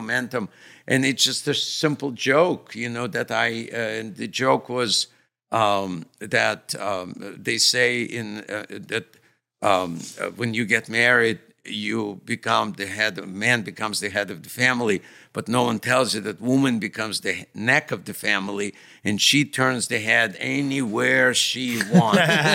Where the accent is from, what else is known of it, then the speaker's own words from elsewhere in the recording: Ukraine; English is a second language; I grew up in Ukraine and I speak Russian to my wife.